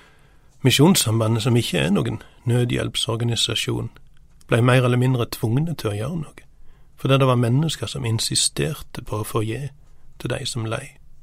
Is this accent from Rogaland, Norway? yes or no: yes; Sokndal, Rogaland, Norway; På kirkegården i Sokndal, der jeg kommer ifra